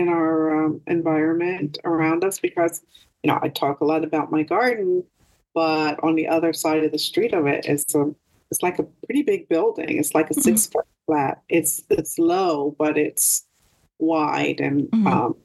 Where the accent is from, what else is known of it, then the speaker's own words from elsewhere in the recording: East Coast, United States; And so to go from where I grew up on the East Coast to that, it was, I had an extreme reaction to it.